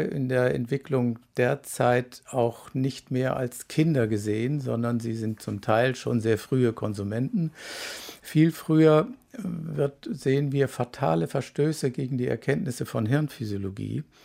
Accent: Hamburg, Germany; Und das Wort Gezeiten lag mir als Hamburger schon nahe.

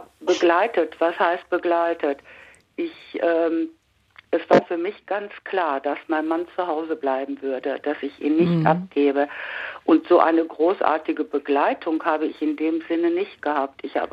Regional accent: Lippstadt, North Rhine-Westphalia, Germany; Ich komme aus Lippstadt

